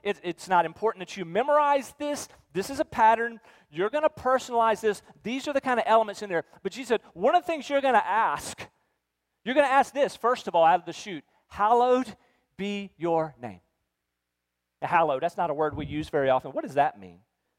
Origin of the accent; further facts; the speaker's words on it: Rocky Mount, North Carolina, United States; When I was a boy growing up in Rocky Mount, North Carolina, I lived close to downtown Rocky Mount.